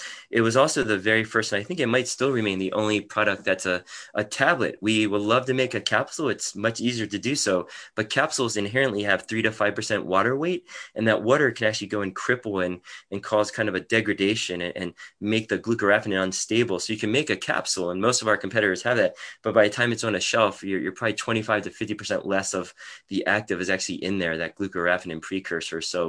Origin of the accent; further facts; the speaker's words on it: Baltimore, Maryland, United States; I was a local kid. I grew up in Baltimore.